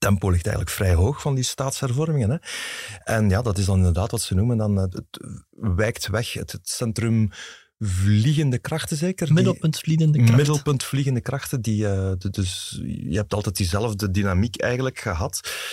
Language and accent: Dutch; Flanders, Belgium; now in Brussels, Belgium; als bewoner, als Vlaming